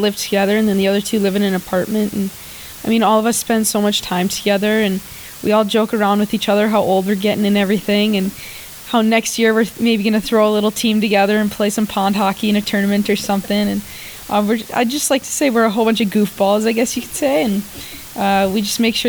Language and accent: English; Wisconsin, United States; You know, I am from Wisconsin, but I'd have to say the easiest team to get up for has either been Minnesota or Ohio.